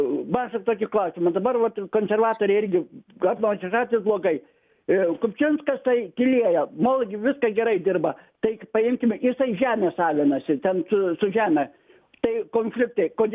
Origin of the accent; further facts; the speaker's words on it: Klaipėda, Klaipėda County, Lithuania; aš esu klaipėdietis, ne kaunietis